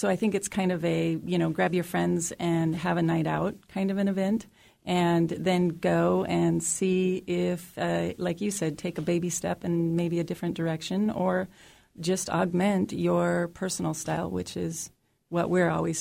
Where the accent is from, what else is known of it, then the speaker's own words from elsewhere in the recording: Alaska, United States; I grew up here. I grew up in Southeast Alaska, so I am completely on board with that.